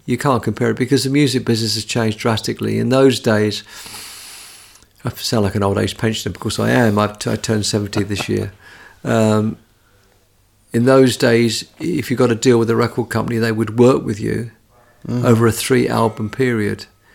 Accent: London, United Kingdom; he is a Londoner. I was a Londoner. I was from the South.

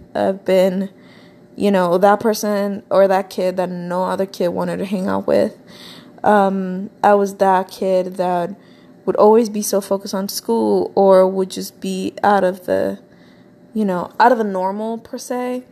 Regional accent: Florida, United States; So it was the first thing we started talking, and they're just like, oh my god, where are you from? because we're from Florida.

